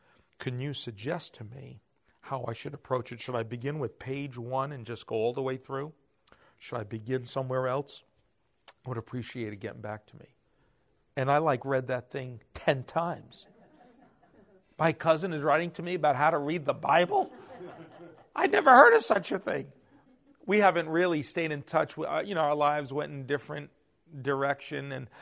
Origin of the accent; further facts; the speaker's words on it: Bronx, New York, United States; He's my second oldest cousin. We grew up together in the Bronx, and he sends me an email.